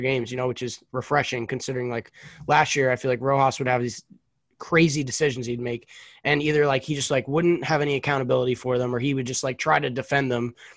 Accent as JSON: {"language": "English", "town": "Neptune", "region": "New Jersey", "country": "United States", "tie": "born or raised there", "lives_now": "Clifton, United States", "said": "I'm originally from Neptune, which is down by like Belmar"}